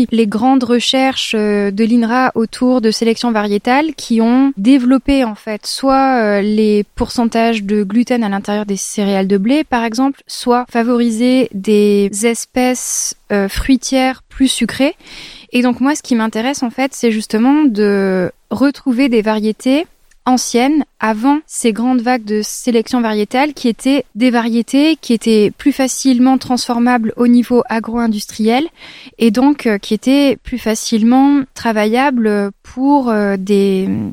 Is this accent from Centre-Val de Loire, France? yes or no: no; Forcalquier, Provence-Alpes-Côte d'Azur, France; ils les ont trouvées finalement ici, à Fort-Calquier, là où j'ai grandi.